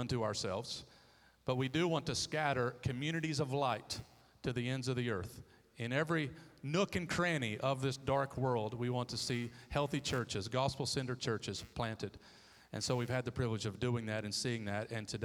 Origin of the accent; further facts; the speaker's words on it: Detroit, Michigan, United States; I'm originally from Detroit.